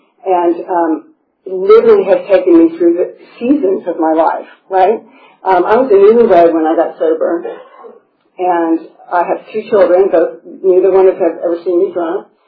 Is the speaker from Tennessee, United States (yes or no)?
yes; Memphis, Tennessee, United States; I grew up in Memphis, Tennessee, big family.